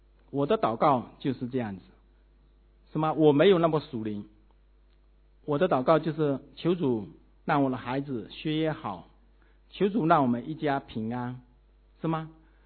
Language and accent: Chinese; China; 就是我们中国人想的赚钱、升官发财